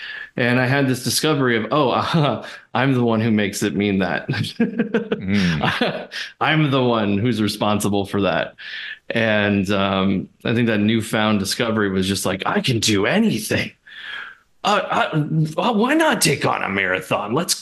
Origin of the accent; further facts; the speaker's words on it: Hawaii, United States; I'm from Hawaii. That's where I was born. … doesn't really give it away that I'm from Hawaii.